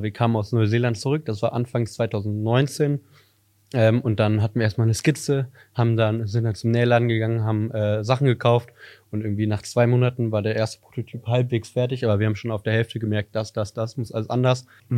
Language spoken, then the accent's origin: German; Aachen, North Rhine-Westphalia, Germany; Also wir kommen aus Aachen